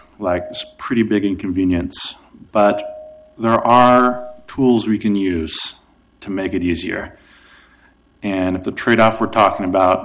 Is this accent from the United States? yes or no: yes; Portland, Oregon, United States; I grew up in Portland, and recently I was lucky enough to purchase a house.